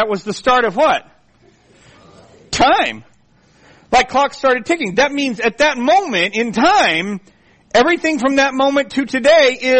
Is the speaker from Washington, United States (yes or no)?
no; Colorado, United States; when growing up in Colorado in high school, we would take field trips to the what we called the hogback, the first rise uplift of strata going west out of Denver into the mountains.